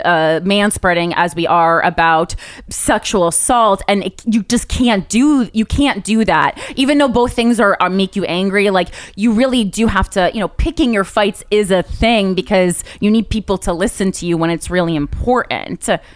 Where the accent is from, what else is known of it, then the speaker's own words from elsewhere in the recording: New Jersey, United States; I'm from New Jersey.